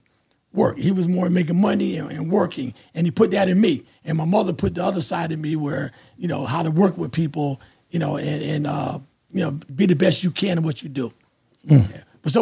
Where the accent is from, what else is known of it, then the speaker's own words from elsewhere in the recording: New Haven, Connecticut, United States; And being in New Haven, growing up in New Haven, it was always rough. It was always hard times in New Haven. I was raised on Dixwell Avenue, lived in the Hill section.